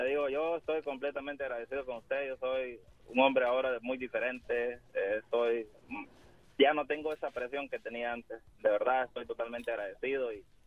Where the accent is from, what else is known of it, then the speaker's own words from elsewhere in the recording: El Salvador; now in Houston, United States; Soy de El Salvador.